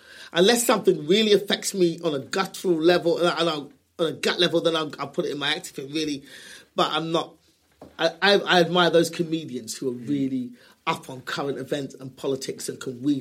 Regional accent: United Kingdom; Yeah, I'm British and I'm black, and I've still got that swag, is what they call it, as a black comedian

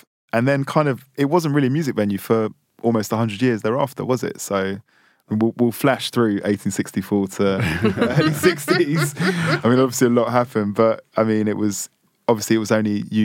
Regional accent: London, United Kingdom; Having been born and raised in London, I've always been fascinated and inspired by this city's contribution to music and culture.

